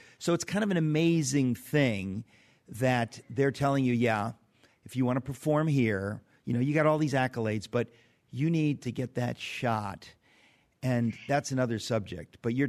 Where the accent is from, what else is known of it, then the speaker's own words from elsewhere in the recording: Queens, New York, United States; born there; You know, I was born in Queens